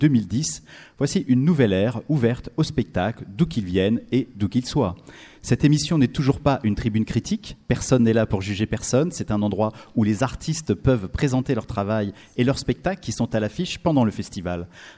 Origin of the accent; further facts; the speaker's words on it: Italy; French is a second language; je m'excuse pour l'accent italien, pourtant je suis italien